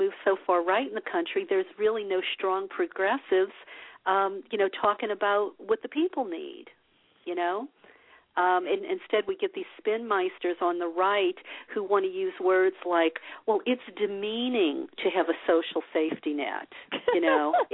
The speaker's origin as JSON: {"language": "English", "region": "the South", "country": "United States", "tie": "born or raised there", "said": "I mean, I grew up in the South. I know what it's like in a lot of black communities."}